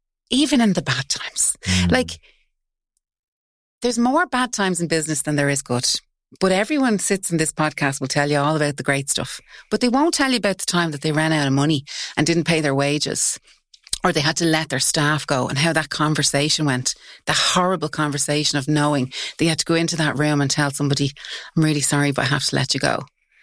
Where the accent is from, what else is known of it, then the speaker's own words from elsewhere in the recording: Tallaght, Leinster, Ireland; accent: working class; So I'm from Tala. I speak with a working class accent.